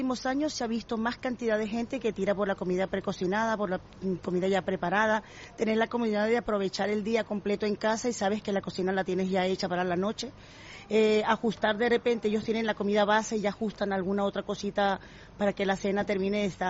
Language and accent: Spanish; Venezuela; hombre, soy venezolana, tengo mi clientela también latina